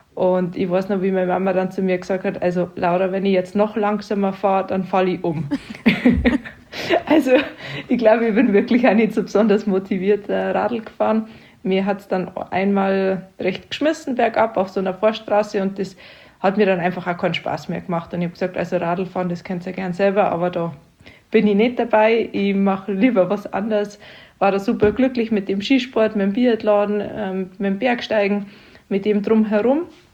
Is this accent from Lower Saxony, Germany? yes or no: no; Garmisch-Partenkirchen, Bavaria, Germany; Also ich komme ja aus Garmisch-Partenkirchen, bin da geboren und aufgewachsen und mit 2 Jahren das erste Mal auf Ski gestanden.